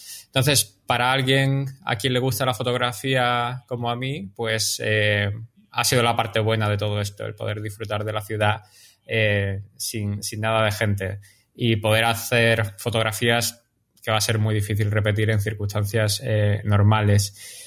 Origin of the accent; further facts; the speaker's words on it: Málaga, Andalusia, Spain; Son paisanos además, yo soy de Málaga, ellos de Estepona.